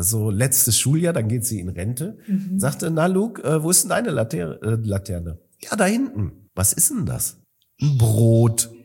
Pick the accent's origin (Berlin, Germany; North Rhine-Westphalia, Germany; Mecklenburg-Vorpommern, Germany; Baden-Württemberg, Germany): North Rhine-Westphalia, Germany; Marl; Ich komme aus Mahl. Mahl ist neben Gelsenkirchen noch ein bisschen hässlicher als Gelsenkirchen. Auch eine große Zeche gehabt, Auguste Victoria. Da bist du geprägt, dass Maloche wichtig ist.